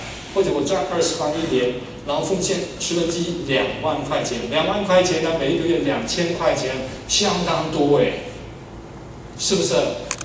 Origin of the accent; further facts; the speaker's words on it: China; 我们中国人最懂这个道理